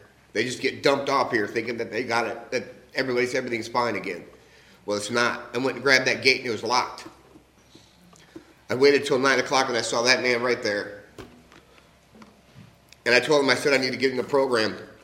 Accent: England, United Kingdom; born there; I was born in England with my mom, my dad, and my brother.

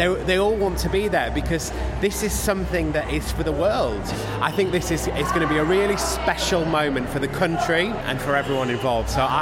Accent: York, Yorkshire and the Humber, United Kingdom; So I grew up in York. I worked at the National Railway Museum when I was growing up

